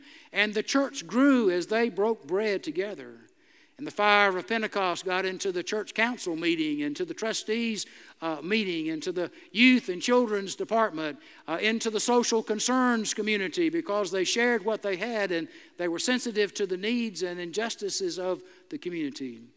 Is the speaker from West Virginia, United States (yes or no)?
no; South Carolina, United States; Many of you know that I'm from South Carolina. Most of my extended family still lives there.